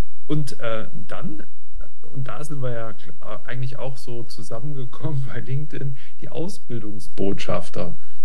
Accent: Baden-Württemberg, Germany; also ich selber bin ja auch aus dem Rems-Murr-Kreis, also ich weiß quasi, was da alles so los ist, ne, in der großen Region.

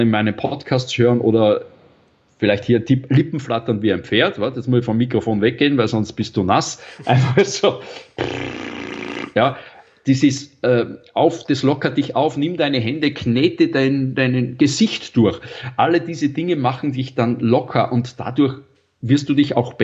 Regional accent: Salzburg, Austria; Ich bin ein waschechter Salzburger Stierwascher, lebe in der Stadt

